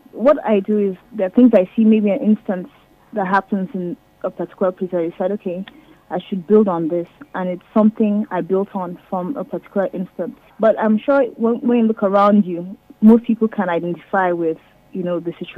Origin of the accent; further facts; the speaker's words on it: Kaduna State, Nigeria; I'm from Kaduna State, and I'm a public relations officer for an investment firm.